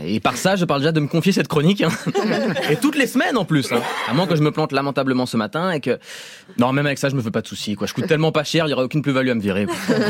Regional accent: Switzerland; Je suis suisse. On s'en fout, on fait même pas partie de l'UE.

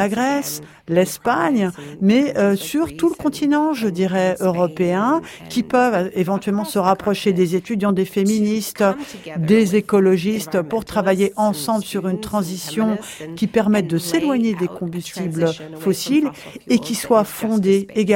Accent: Canada; d'où un processus vraiment très intéressant au Canada, dans mon pays, puisque vous savez que chez nous au Canada

